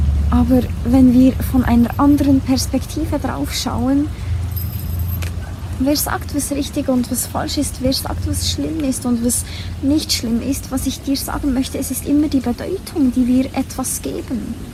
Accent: Switzerland; die Erfahrung zu machen, als Schweizerin, als Frau geboren zu sein

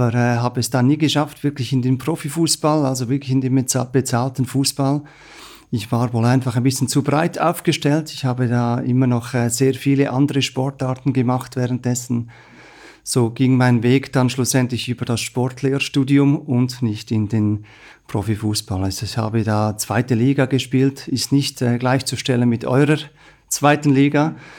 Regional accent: Central Switzerland, Switzerland; Also ich komme selber aus der Innerschweiz.

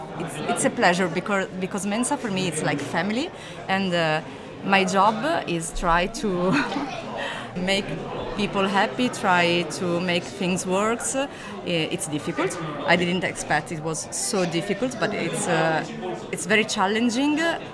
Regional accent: Sardinia, Italy; English is a second language; now in Milan, Italy; I'm from Sardinia.

